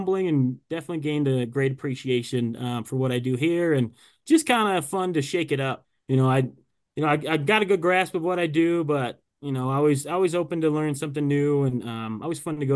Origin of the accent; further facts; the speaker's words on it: Port Huron, Michigan, United States; I grew up in Michigan, grew up outside of Detroit in Port Huron area, about an hour north of there.